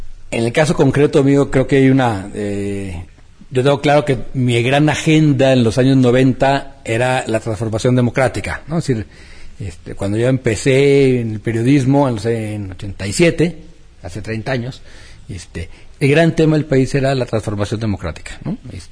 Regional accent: Mexico

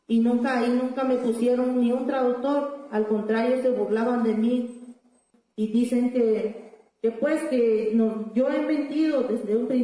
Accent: Mexico; yo salí de aquí de México a buscar justicia en otros países

